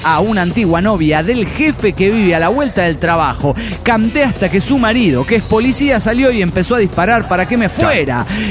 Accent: Cochabamba, Bolivia; de Cochabamba, Bolivia.

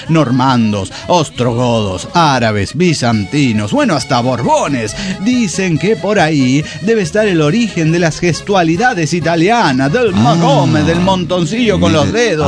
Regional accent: Mexico; Soy mexicano

